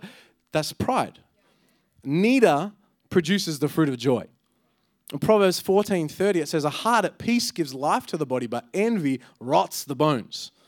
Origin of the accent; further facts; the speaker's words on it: Southlake, Texas, United States; Hey, I grew up in Southlake. I get it. We had to lock the doors too, all right?